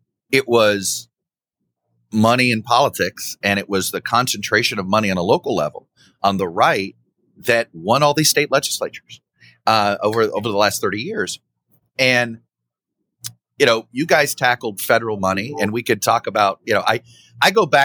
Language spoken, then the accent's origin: English; Florida, United States; I grew up in Florida.